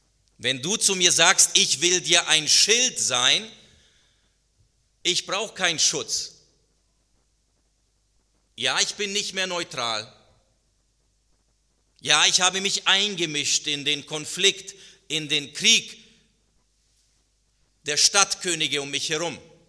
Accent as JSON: {"language": "German", "town": "Munich", "region": "Bavaria", "country": "Germany", "tie": "born or raised there", "said": "dass ich in München aufgewachsen bin, dass München meine Heimat ist, auch wenn ich jetzt in Hessen lebe und arbeite"}